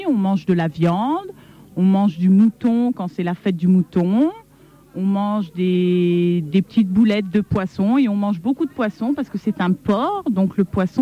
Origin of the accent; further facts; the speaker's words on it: Djibouti; also born or lived in Maisons-Alfort, France; je suis née à Maison Alfort, mais j'ai vécu très longtemps à Djibouti. C'est en Afrique.